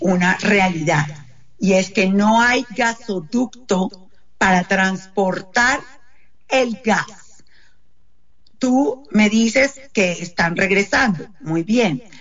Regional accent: Venezuela; yo soy franco-venezolana. Yo no solamente soy venezolana, yo soy francesa.

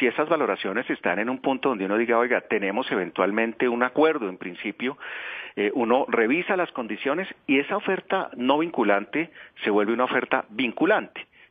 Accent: Colombia; no podemos como colombianos permitir

